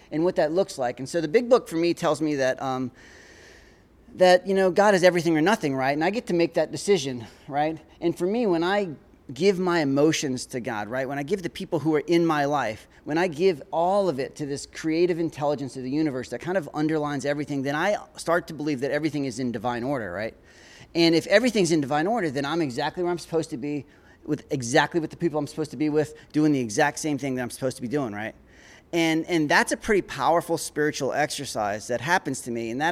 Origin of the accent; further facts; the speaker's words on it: Olympia, Washington, United States; I'm from Olympia, Washington.